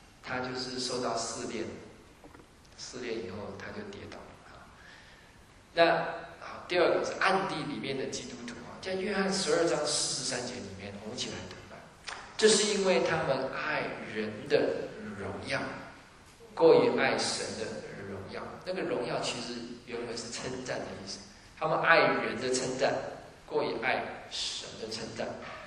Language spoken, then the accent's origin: Chinese; China; 我们中国人就喜欢用比较负面的去鼓励他